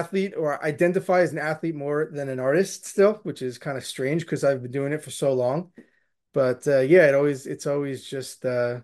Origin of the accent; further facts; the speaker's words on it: Valley Stream, New York, United States; Yeah, I grew up on Long Island, New York. I'm actually still there. Been here basically my whole life. I grew up in a town called Valley Stream